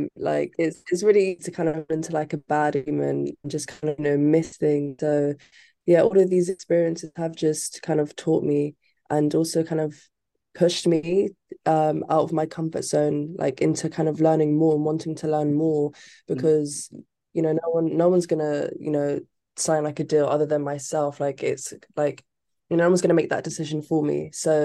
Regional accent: London, United Kingdom; I'm a Londoner, like I was born and raised in London. So but like my background is half Italian, half Nigerian. And I would say like I am definitely like connected to my roots.

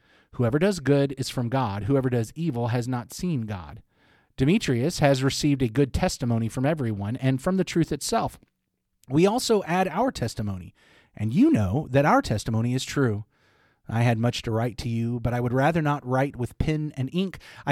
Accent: Arkansas, United States; Because I'm from Arkansas.

